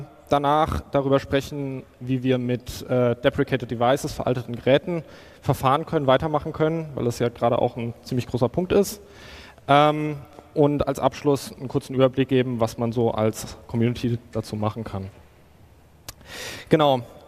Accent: Darmstadt, Hesse, Germany; Ich komme nicht aus Mannheim, ich komme aus Darmstadt, aber das tut dem Ganzen ja keinen Abbruch.

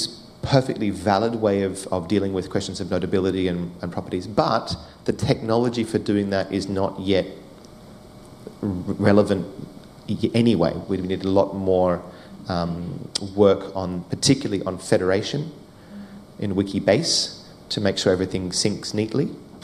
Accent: Australia; As an Australian, I recognise the ignorance of New Zealand.

